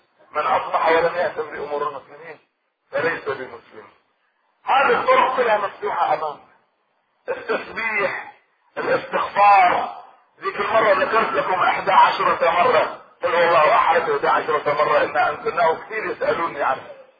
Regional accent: Iraq; سبع أئمة عندنا في العراق

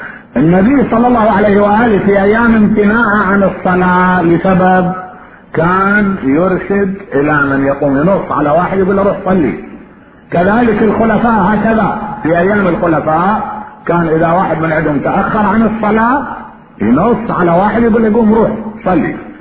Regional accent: Iraq; كان عندنا بالعراق على ما اتخطر الصبح نمر بالاسواق احيانا

